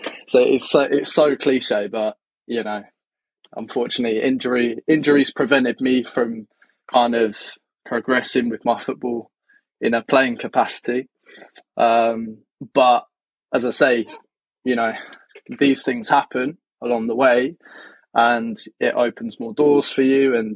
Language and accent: English; South East England, United Kingdom; I'm 26 years old. I'm from Surrey.